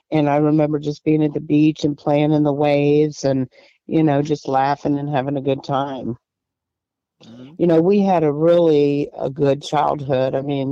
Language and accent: English; Tarpon Springs, Florida, United States; Tarpon Springs. We grew up in Tarpon Springs.